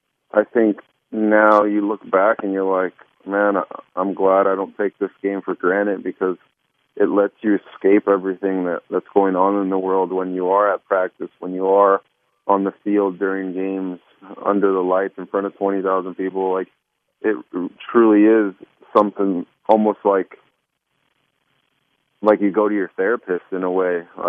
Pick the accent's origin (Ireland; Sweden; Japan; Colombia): Colombia; also born or lived in California, United States; I was born in California, and then my dad lost his job. So he packed up our family, which at the time was just me, my mom and my dad, and we moved back to Colombia, and we were there till I was about 6 years old